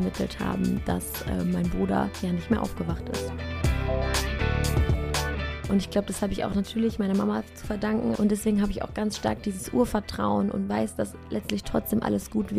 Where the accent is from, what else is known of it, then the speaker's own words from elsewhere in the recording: North Rhine-Westphalia, Germany; ich bin hier ganz in der Nähe von Münster aufgewachsen, auf dem Dorf.